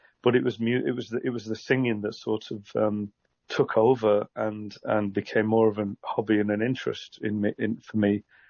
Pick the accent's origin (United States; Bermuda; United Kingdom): United Kingdom; Fleetwood, North West England; also born or lived in Blackpool; I was born in Blackpool and I was raised in Fleetwood, just up the coast.